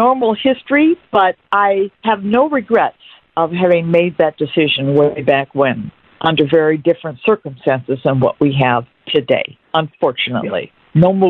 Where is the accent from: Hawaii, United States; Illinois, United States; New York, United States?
Illinois, United States; Chicago; also born or lived in Los Angeles / Detroit; I grew up around Chicago, so I was moving back from Los Angeles to the Midwest where I grew up.